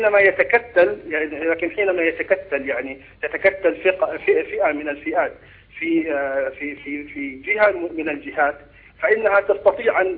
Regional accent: Saudi Arabia; أن عندنا في السعودية هناك تقسيم ما بين الحاضرة وما بين البادية

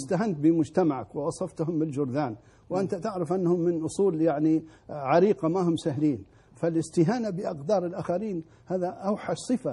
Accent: Libya; moved away; أن يوفقنا نحن كليبيين

